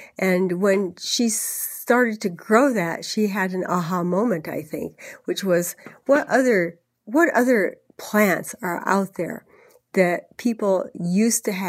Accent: California, United States; moved away; I am a Californian originally, even though I've lived here for three decades or more.

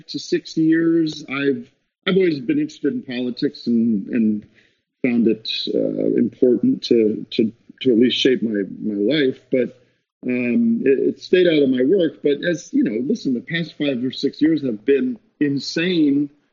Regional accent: Allentown, Pennsylvania, United States; But I also found out he was from my hometown or sister town. I'm from Allentown. He's from Bethlehem.

